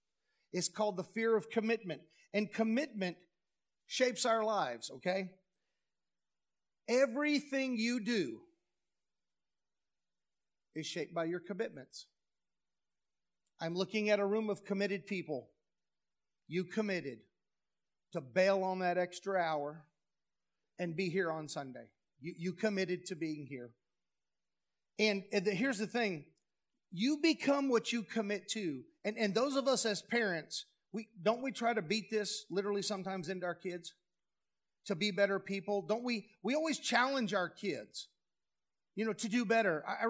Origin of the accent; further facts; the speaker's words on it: Houston, Texas, United States; I grew up in Houston as a young kid, and the ice cream truck would come around, hearing from blocks away.